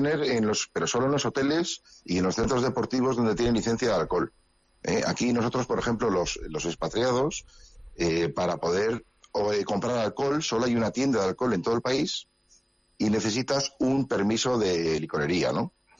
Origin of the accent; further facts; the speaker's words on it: Spain; now in Qatar; yo soy español a toda vena.